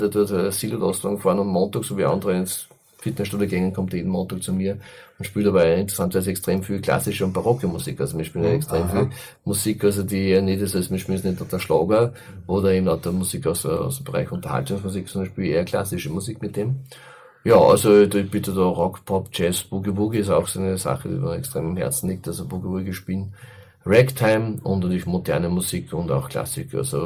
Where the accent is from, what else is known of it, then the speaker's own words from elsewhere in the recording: Enns, Upper Austria, Austria; das war mir ein ganz großes Anliegen für meine Heimatstadt Enz